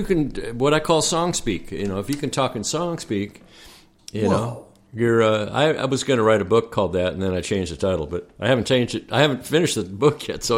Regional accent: Minneapolis, Minnesota, United States; I did. I grew up in the Twin Cities.

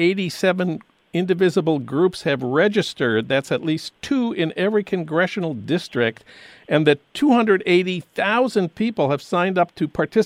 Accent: St. Paul, Minnesota, United States; Well, now it's time for your Minnesota moment. That's news from my hometown of St. Paul.

